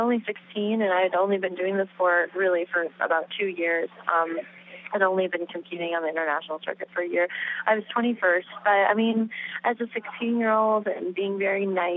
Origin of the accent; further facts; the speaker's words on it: Fayetteville, Arkansas, United States; I grew up in Fayetteville, Arkansas. My family farm is just outside Fayetteville, Arkansas, kind of in between Elkins and West Fork.